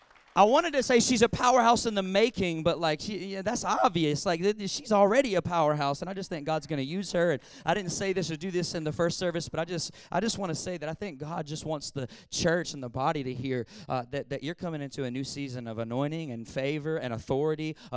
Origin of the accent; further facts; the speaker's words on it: Atlanta, Georgia, United States; I'm from Atlanta, Georgia, and where I preach in Atlanta, we like to talk back to the preacher.